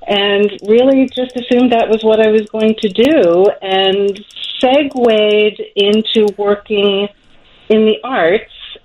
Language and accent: English; Pittsburgh, Pennsylvania, United States; now in Chicago, United States; I grew up essentially in Pittsburgh, Pennsylvania.